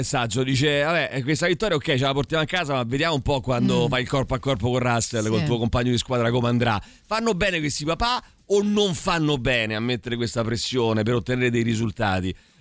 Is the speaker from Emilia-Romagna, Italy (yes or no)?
yes; Bologna, Emilia-Romagna, Italy; sapete che sono di Bologna